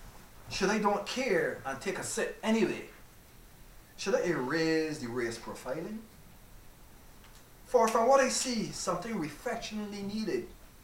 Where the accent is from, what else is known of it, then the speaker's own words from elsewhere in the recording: Barbados; I'm from Barbados. We knew each other a long time.